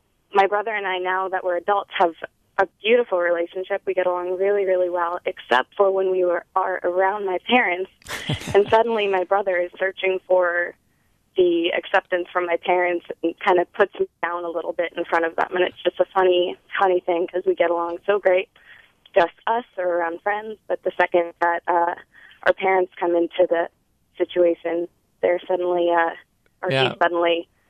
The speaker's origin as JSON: {"language": "English", "region": "Maine", "country": "United States", "said": "kind of an out in California when I'm from Maine originally."}